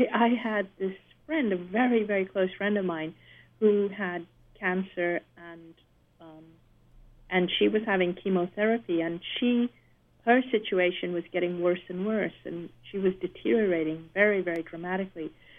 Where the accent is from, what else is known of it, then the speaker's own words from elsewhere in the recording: Hong Kong; then I flew back to my home country of Hong Kong